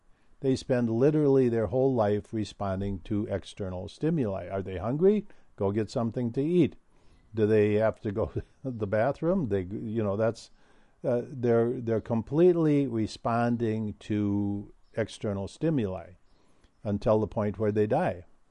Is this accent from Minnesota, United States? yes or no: yes; Minnesota, United States; as a kid, I grew up in Minnesota. I was born up on the Canadian border and then grew up in southern Minnesota, but always loved the North Woods.